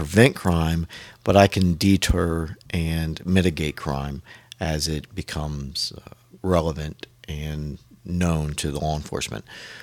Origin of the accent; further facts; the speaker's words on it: Poquoson, Virginia, United States; Born and raised in Pocosin. I did all 12 grades of school there.